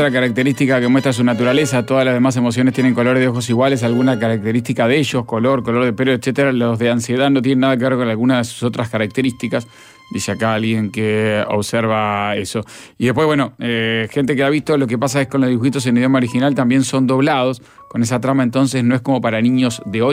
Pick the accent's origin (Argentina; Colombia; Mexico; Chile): Chile; chilena de origen